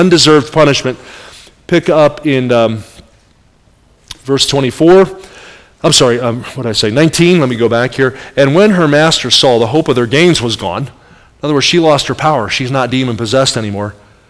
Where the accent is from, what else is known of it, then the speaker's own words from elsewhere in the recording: Kansas City, Missouri, United States; And Patrick Mahomes is the Chiefs quarterback in my hometown.